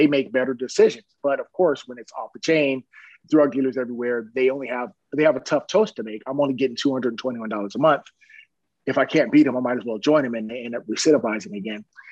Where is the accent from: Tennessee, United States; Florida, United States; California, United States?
California, United States; Long Beach; I grew up in Long Beach, but their stories were very interesting.